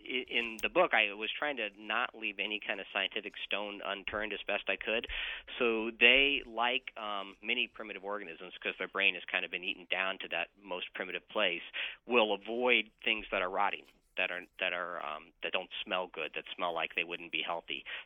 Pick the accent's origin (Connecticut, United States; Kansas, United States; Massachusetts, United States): Kansas, United States; I grew up in Kansas, so we called them crawdads.